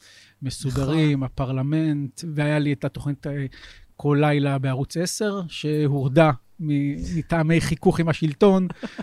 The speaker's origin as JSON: {"language": "Hebrew", "town": "Ramat Ilan", "region": "Central District", "country": "Israel", "tie": "born or raised there", "also_born_or_lived": "Givatayim", "said": "אמנם השנתיים הראשונות שאני לא זוכר היו בגבעתיים, אבל גדלתי ברמת אילן, פרוור של קריאת אונו וגבעת שמואל"}